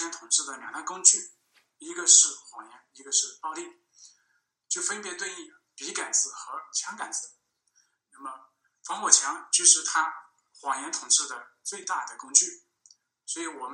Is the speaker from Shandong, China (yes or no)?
no; Hunan, China; moved away as an adult; 我1986年出生在中国湖南的一个小农村，那么现在我出来东南亚呢已经有10年之久。